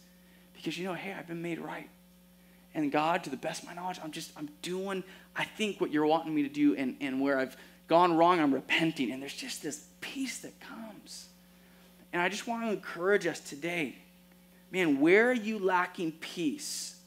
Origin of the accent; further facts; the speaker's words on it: California, United States; I'm from California, so, like, I know what to do in an earthquake.